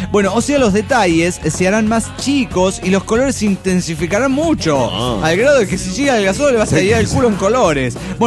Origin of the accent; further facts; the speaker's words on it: Mexico; Un abrazo grande para la banda querida de Combustible de Parral, Chihuahua, México.